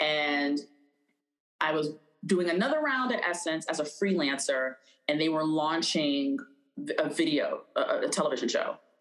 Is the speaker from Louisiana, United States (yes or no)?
yes; Alexandria, Louisiana, United States; moved away as an adult; now in New York City, United States; So I was born and raised in Alexandria, Louisiana until I was 18, and then I moved to New York City on a dance scholarship.